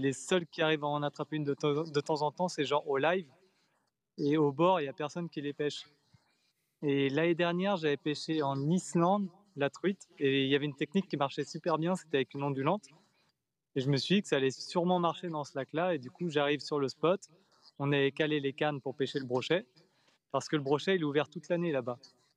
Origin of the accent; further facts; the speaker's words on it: Fréjus, Provence-Alpes-Côte d'Azur, France; J'ai 39 ans et je viens du Var, à Fréjus.